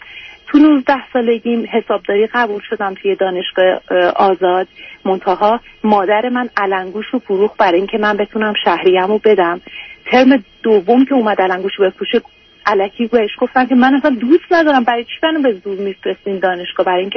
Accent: Tehran, Tehran Province, Iran; من تو جنوب شهر تهران دنیا اومدم و بزرگ شدم توی محله خیلی بدی که معتادا جلوی چشم ما مواد میفروختن

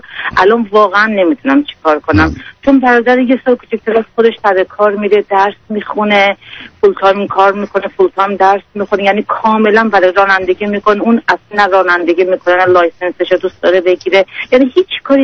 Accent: Iran; moved away as an adult; now in Australia; ما از ایران در اومدیم، یه 2 سال تو ترکیه زندگی کردیم، بعد الان از اون به بعدم اینجا هستیم، استرالیا هستیم.

